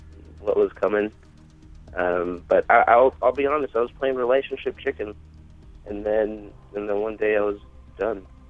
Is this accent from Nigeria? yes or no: no; Torrance, California, United States; now in Riverside, United States; I'm originally from Torrance, but the parents split up and ended up in Riverside.